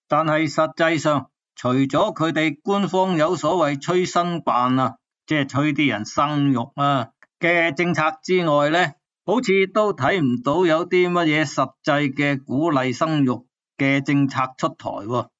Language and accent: Cantonese; Guangdong, China; 我哋广东人叫的拐子佬啊